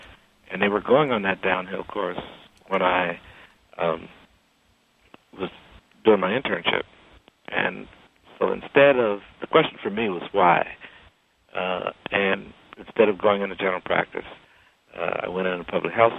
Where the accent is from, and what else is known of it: East Chicago, Indiana, United States; born or raised there